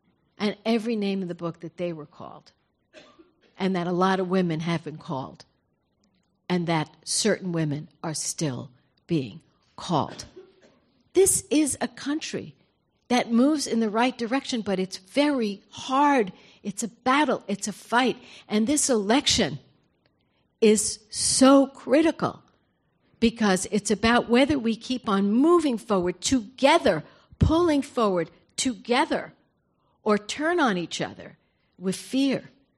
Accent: New York, United States; I come from New York. They're tough there.

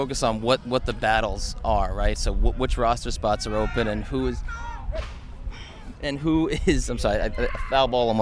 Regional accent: East Coast, United States; I'm from the East Coast

